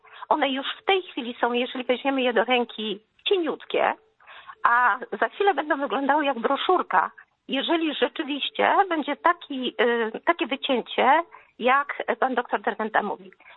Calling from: Legnica, Lower Silesian Voivodeship, Poland; Ja jestem z Legnicy i jestem nauczycielką

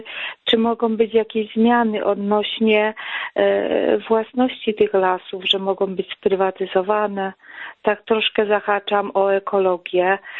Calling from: southern Poland, Poland; z południa Polski

